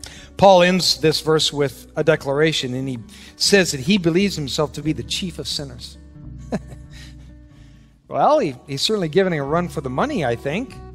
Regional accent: Wisconsin, United States; It's who we are. We're from Wisconsin.

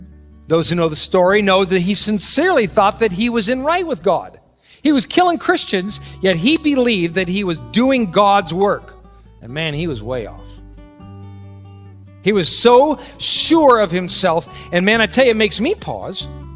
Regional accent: Wisconsin, United States; It's who we are. We're from Wisconsin.

